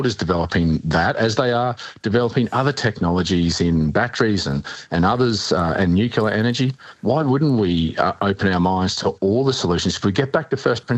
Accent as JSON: {"language": "English", "region": "Queensland", "country": "Australia", "tie": "born or raised there", "said": "Queensland, my home state, is going to sweat out their coal-fired power assets longer"}